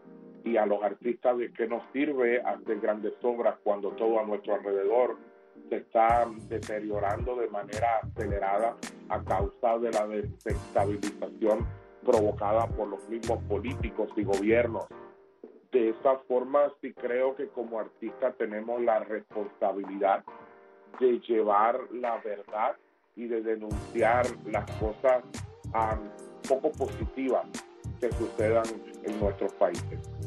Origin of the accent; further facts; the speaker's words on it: Cuba; moved away; Salí de Cuba hace muchos años